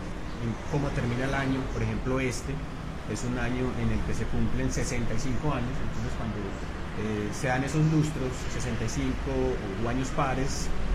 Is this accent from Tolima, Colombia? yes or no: no; Antioquia, Colombia; como buenos paisas que somos inquietos